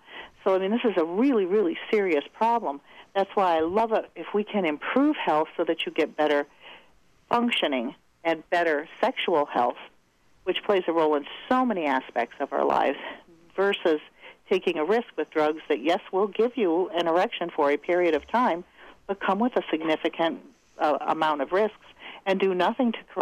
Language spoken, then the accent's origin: English; Midwest, United States; Well, you know, I'm from the Midwest, so I'm really cheap.